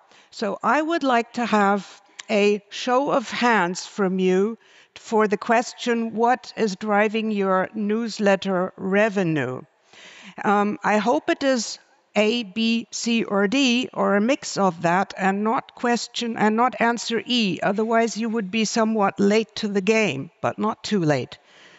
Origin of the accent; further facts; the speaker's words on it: Germany; English is a second language; now in United States; I got permission to speak English, even though I'm German, but I'm also American. I live in the US.